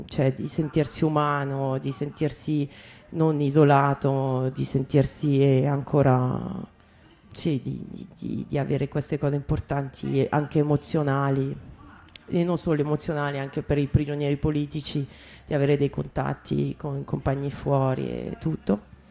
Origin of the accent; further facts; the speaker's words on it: Berlin, Germany; Io vengo da Berlino